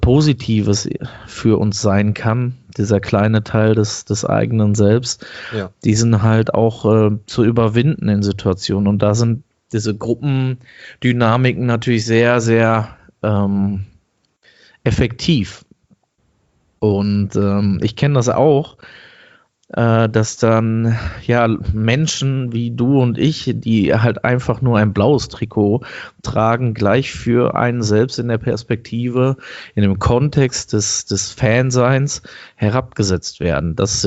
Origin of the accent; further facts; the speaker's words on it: Dortmund, North Rhine-Westphalia, Germany; Ich komme aus Dortmund